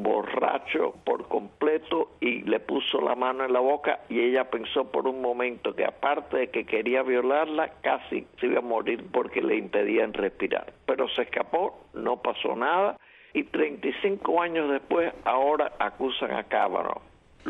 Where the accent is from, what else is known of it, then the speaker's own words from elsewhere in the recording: Cuba; moved away as an adult; now in United States; yo soy cubano. Soy ciudadano americano, pero soy cubano de corazón